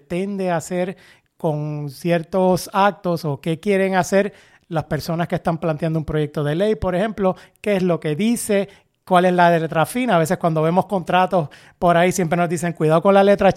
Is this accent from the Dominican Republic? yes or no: no; Puerto Rico; le pondremos la lupa aquí a ciertos temas que nos afectan como puertorriqueños y puertorriqueñas